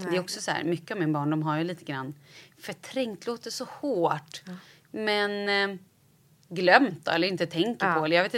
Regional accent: Vallentuna, Stockholm County, Sweden; Och då så jag är uppvuxen i Vallentuna.

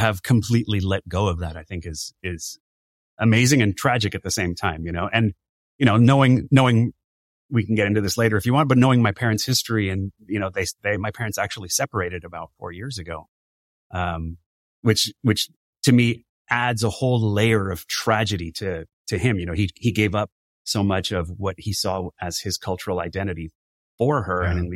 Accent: Los Angeles, California, United States; first language Spanish; English is a second language; My first language is Spanish. I'm actually calling you from the Dominican Republic right now, you know, so I'm really well integrated into the Latino culture. But growing up in Los Angeles is really fascinating

